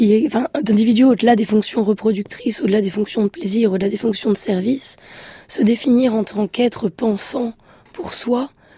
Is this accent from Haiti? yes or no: no; France; moi, je vais en sortir parce que je suis écrivain et aussi parce que je suis française